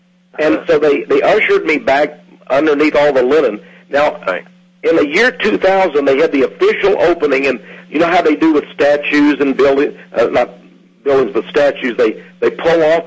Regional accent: Austin, Texas, United States; And I told him my name, and I'm from Austin, Texas, and I'm a writer

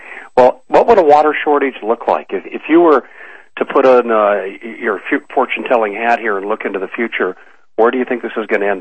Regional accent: Colorado, United States; I mean, I grew up in Colorado where we could only water our lawns when I was a kid every third day.

